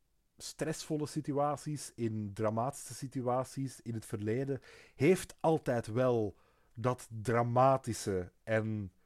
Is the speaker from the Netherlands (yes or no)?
no; Flanders, Belgium; Want wij zijn Vlamingen